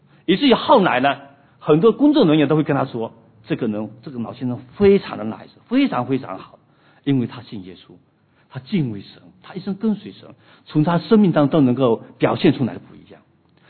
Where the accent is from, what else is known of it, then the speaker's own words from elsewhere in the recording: China; 今天我们都从中国过来